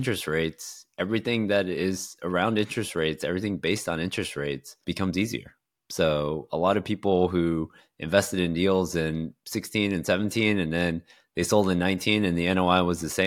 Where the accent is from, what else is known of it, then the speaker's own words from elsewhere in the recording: Houston, Texas, United States; So born and raised in Houston, Texas, went to school in Austin at UT, did finance there